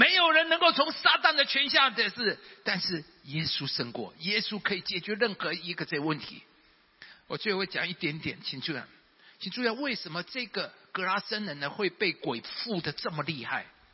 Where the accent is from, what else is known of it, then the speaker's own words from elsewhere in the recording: Taiwan; 我们台湾人都知道，都知道。